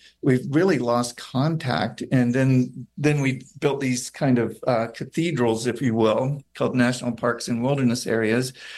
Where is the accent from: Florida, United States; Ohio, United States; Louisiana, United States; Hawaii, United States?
Florida, United States; like some of the places in my home state of Florida has had to do with hurricanes.